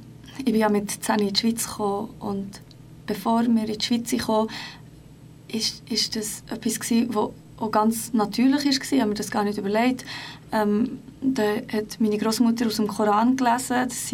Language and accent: German; Prizren, Prizren District, Kosovo; first language Turkish; German is a second language; meine Familie ist ja aus Prizren, aber es war eine türkische Minderheit in Prizren. Also haben wir türkisch geredet, meine Muttersprache ist auch türkisch.